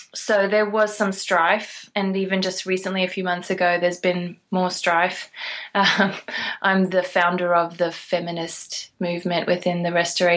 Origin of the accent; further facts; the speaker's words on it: Australia; moved away; Growing up in Australia, it really wasn't much of an issue. When you don't have many leaders, you don't have the luxury really to say, "But what about this?" So I didn't even think about that until I moved to this country.